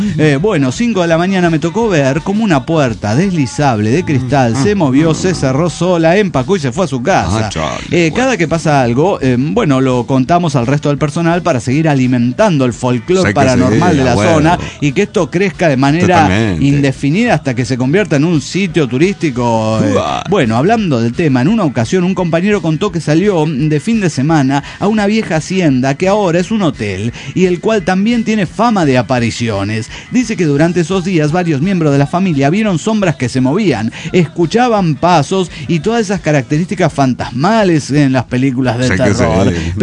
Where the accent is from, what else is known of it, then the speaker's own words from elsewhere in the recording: Arriaga, Chiapas, Mexico; Vengo desde Arriaga aquí a Tonalá para saludarlos a ustedes respectivamente